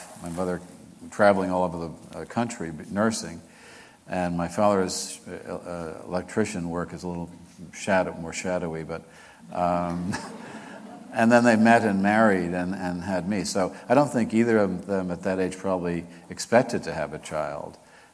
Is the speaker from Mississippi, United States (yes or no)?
no; Queens, New York, United States; And I was raised in Queens, that part of New York, kind of working class neighborhood, but still very urban.